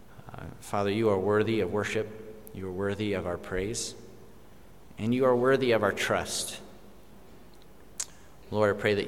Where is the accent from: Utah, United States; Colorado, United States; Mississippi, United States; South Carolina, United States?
Colorado, United States; now in Singapore; I am from the U.S. I'm from Colorado, and I am the youngest of nine children